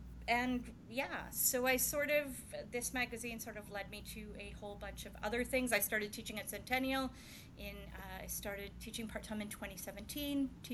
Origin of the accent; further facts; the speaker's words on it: Edmonton, Alberta, Canada; I grew up in Edmonton, and I studied journalism.